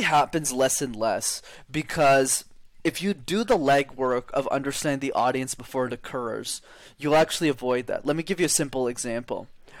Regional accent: Montreal, Quebec, Canada; English is a second language; I grew up in Montreal. Montreal, you need to know how to speak French. I grew up in a French education system.

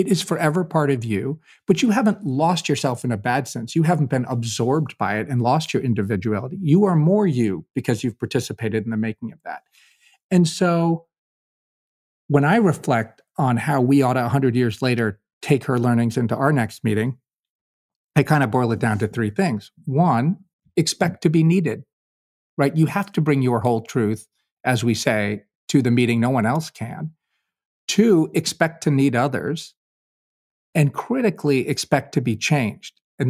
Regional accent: Kentucky, United States; and I'm a volunteer from Kentucky, and we had Senator Obama visit Louisville.

